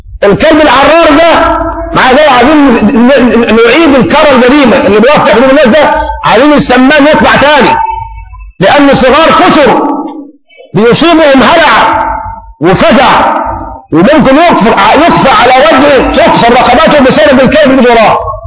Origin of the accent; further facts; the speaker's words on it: Egypt; احنا كشعب مصري عندنا خفه الظل.